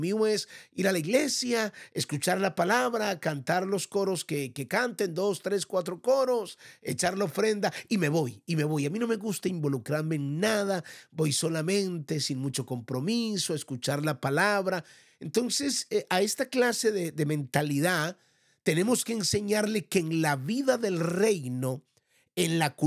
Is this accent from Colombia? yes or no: yes; Colombia; En nuestro país, o en mi país, Colombia, voy a hablar por mi país